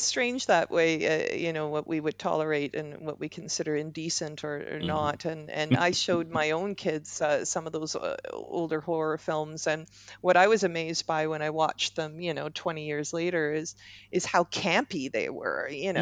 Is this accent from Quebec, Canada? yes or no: no; Toronto, Ontario, Canada; born or raised there